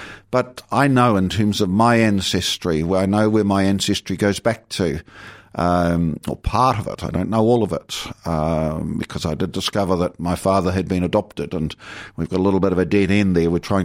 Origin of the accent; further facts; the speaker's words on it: Southland, New Zealand; I grew up, as I think probably most of you know, I grew up in Southland. It's a very, outwardly, a very very Pākehā community, a very white community.